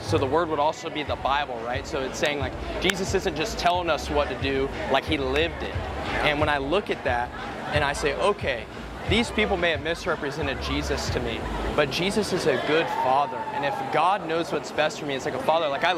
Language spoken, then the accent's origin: English; Georgia, United States; I'm from Georgia. I moved here like 2 years ago